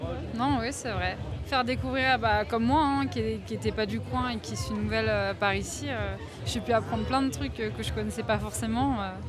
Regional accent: Auvergne-Rhône-Alpes, France; now in Valence, France; La Haute-Savoie.

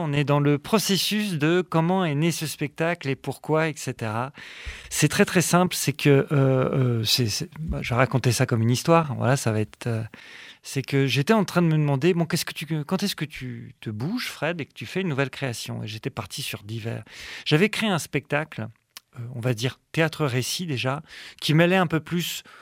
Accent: Grand Est, France; Moi, je suis alsacien.

